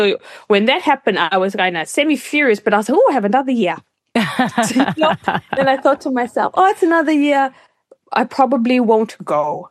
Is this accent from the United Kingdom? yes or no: no; Fiji; now in New Zealand; I just was like, I'm coming from Fiji. It's quite naive in terms of coming into a predominantly Kiwi white neighborhood, you know, white city.